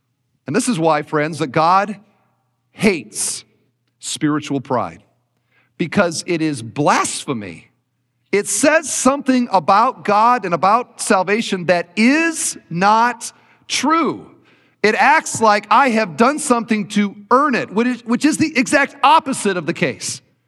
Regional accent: Cedar Falls, Iowa, United States; I grew up in Cedar Falls, Iowa.

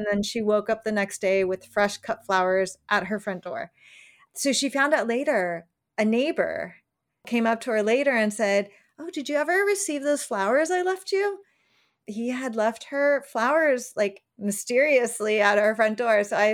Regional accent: California, United States; like I grew up in California where you don't see a huge change of seasons

